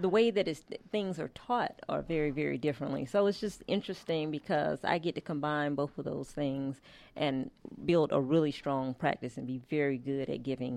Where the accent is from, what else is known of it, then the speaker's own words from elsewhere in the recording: Georgia, United States; I was born and raised in Georgia, and both of my parents are business owners.